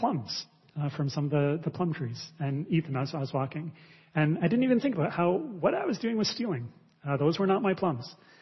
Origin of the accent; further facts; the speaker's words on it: Niagara-on-the-Lake, Ontario, Canada; When I was younger, I grew up in Niagara on the Lake, and I went to Eden High School. This was in the old days when Eden was located in Niagara on the Lake.